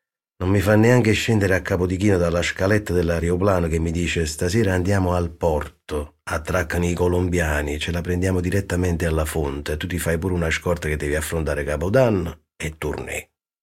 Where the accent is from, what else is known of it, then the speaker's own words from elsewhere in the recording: Naples, Campania, Italy; born there; Io sono nato a Vico Speranzella.